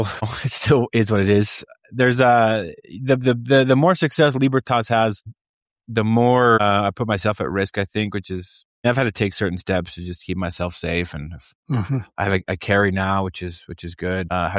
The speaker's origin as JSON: {"language": "English", "region": "Wyoming", "country": "United States", "said": "Everyone that knows me knows that I'm from Wyoming. I love Wyoming. Wyoming, I'm so passionate about it."}